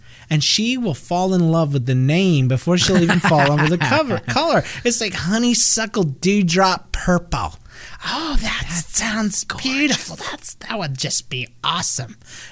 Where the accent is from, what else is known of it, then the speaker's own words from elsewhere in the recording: the South, United States; Can you tell I'm from the South?